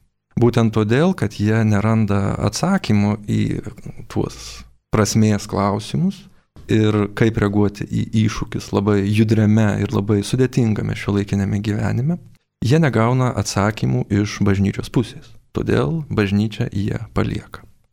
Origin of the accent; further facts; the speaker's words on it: Druskininkai, Alytus County, Lithuania; now in Vilnius, Lithuania; Aš pats esu druskininkietis, kelias iš druskininkų, tai ta parapija man yra nu, tai žinoma.